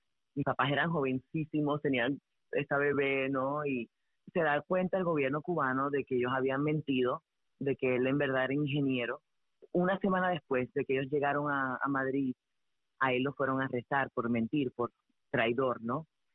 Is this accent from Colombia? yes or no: no; San Juan, Puerto Rico; born there; nací en San Juan, Puerto Rico, de familia cubana, como tú dijiste.